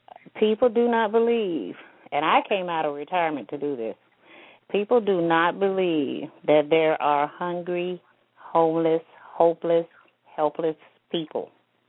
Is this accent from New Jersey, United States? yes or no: no; Memphis, Tennessee, United States; now in Columbia, United States; I also am from Tennessee. And I'm from Memphis.